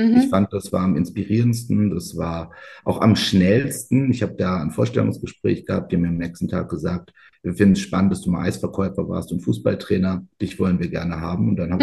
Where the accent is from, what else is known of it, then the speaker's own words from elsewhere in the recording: Freiburg, Baden-Württemberg, Germany; ich bin in Freiburg aufgewachsen.